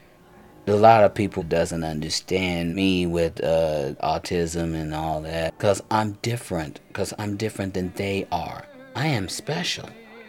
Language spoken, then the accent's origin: English; Wichita, Kansas, United States; I'm from Wichita, Kansas.